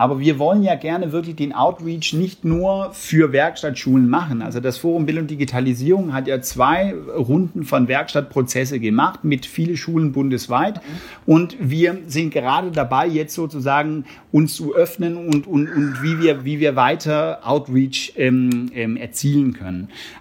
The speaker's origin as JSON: {"language": "German", "country": "Denmark", "said": "Also natürlich folge ich meinem Heimatland sozusagen sehr nah und gucke auch jeden Morgen die Nachrichten von da oben."}